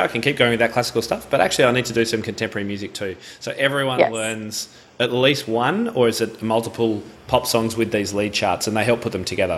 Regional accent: Australia; Being an Aussie, I don't know what that means.

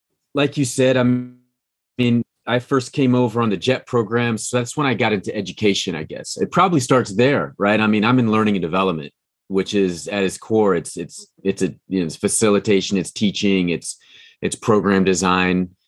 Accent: Kansas City, United States; working at the Japanese consulate in my hometown in Kansas City, where I'm from.

